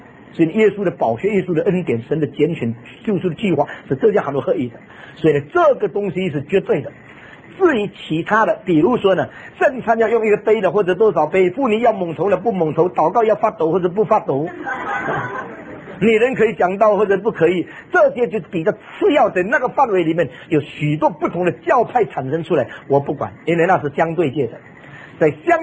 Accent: China; 我们中国人谈到这个灵性好

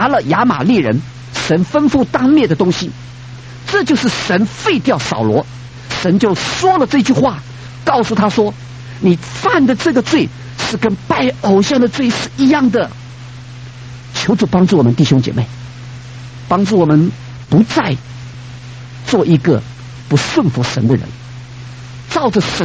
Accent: China; 那么我们中国人可能比较好一点，中国人有道德的标准

